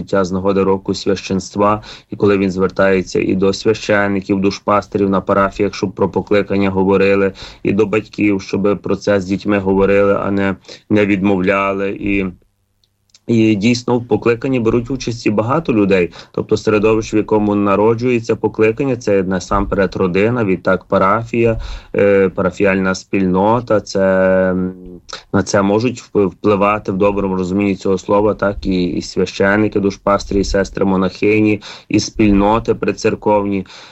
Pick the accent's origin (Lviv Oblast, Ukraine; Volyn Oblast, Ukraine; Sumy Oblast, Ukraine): Lviv Oblast, Ukraine; Lviv